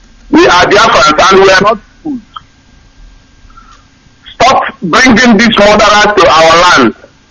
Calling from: Germany; I'm calling from Germany.

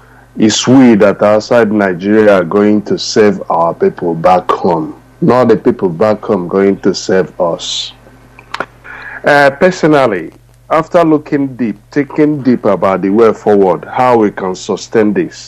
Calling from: Australia; I'm calling from Australia.

